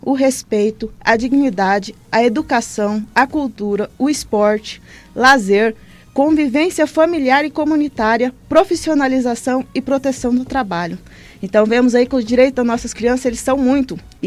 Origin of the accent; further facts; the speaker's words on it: Vila Bela, Brazil; Eu não sou natural de Vila Bela, mas resido aqui desde os meus um aninho de idade.